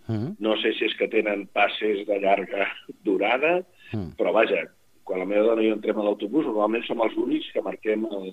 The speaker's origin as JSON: {"language": "Catalan", "region": "Catalonia", "country": "Spain", "said": "Moltíssima gent a la que ens identifiquen com a tals, com espanyols, tot i que nosaltres sempre diem primer que som catalans."}